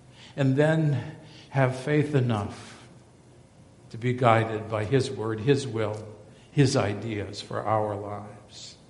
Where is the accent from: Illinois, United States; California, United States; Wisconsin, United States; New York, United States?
Wisconsin, United States; Maybe it's that vacation in Bermuda in February, because we're from Wisconsin.